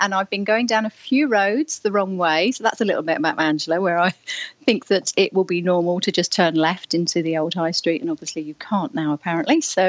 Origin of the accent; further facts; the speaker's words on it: Hemel Hempstead, East of England, United Kingdom; So I grew up in Hemel Hempstead, went to the Hemel Hempstead School that was the old grammar school, did 10 O-levels, so I'm that last year of O-levels, I'm that old